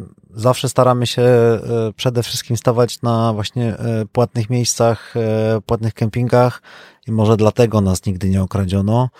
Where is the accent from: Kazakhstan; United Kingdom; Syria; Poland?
Poland; Bielsko-Biała, Silesian Voivodeship; Jesteśmy z Bielska Białej